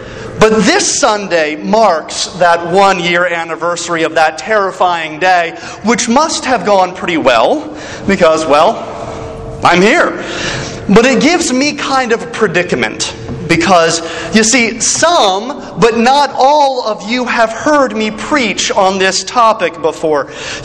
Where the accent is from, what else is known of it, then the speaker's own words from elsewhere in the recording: Salisbury, Maryland, United States; were driving up to my hometown of Salisbury, Maryland, to watch me do that.